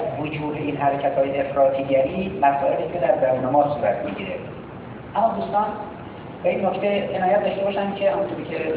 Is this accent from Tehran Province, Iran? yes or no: yes; Tehran, Tehran Province, Iran; born there; من که شناختم هم نوشته شده متولد تهرانم